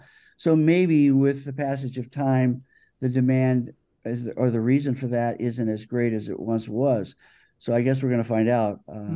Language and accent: English; Ohio, United States; now in Wisconsin, United States; I came from Ohio and then came to Wisconsin, which I, by the way, I love dearly.